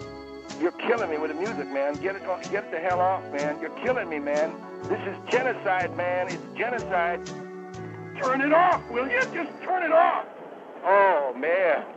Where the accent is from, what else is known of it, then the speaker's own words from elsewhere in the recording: United States; born there; I was born in the United States.